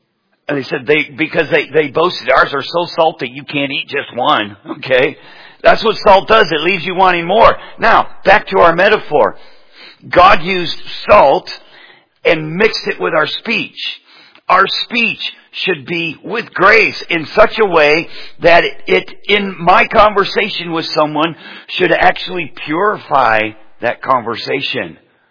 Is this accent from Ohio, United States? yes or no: no; Michigan, United States; When I grew up in Michigan, that was stuff that grew in a ditch, okay?